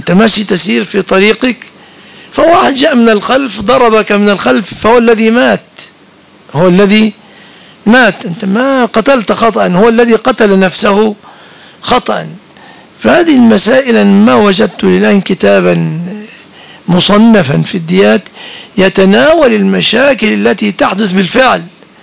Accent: Egypt; بلادنا مصر

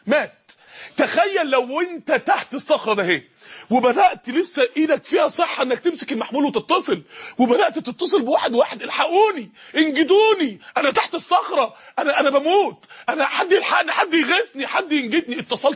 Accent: Mansoura, Dakahlia, Egypt; عندنا في المنصورة من يومين تقريبا

